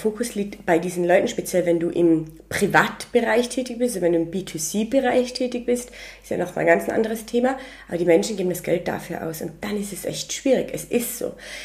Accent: Tyrol, Austria; wie man so bei uns in Tirol gerne sagen würde

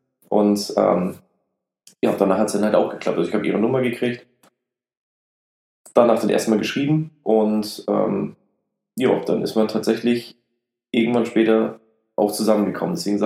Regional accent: Lübeck, Schleswig-Holstein, Germany; 27 Jahre alt, komme aus dem wunderschönen Lübeck, direkt an der Ostsee.

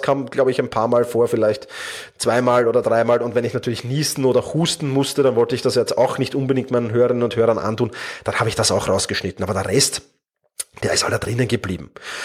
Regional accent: Vienna, Austria; accent: Viennese; Ich bin Wiener, das hörst du auch. In der Regel bekomme ich dafür eigentlich positiv, also nicht, dass ich Wiener bin, sondern für meinen Wiener Dialekt ganz positives Feedback.

